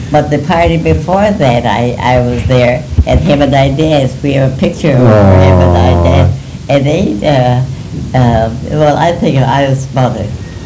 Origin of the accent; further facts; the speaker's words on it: Minnesota, United States; born there; And I was born in Waseca County.